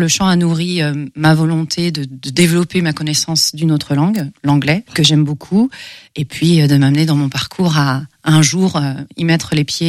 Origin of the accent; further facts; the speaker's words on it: Pays de la Loire, France; j'ai 46 ans, tout fraîchement. Je viens de la campagne segréenne. J'ai grandi dans une ferme